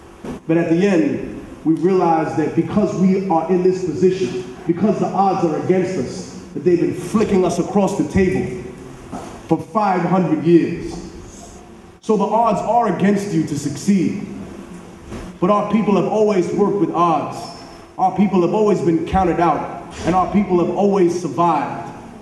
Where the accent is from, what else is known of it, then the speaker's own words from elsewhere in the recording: Peru; moved away; I can say that when I came from Peru, my father came here because of the political situation that was occurring there.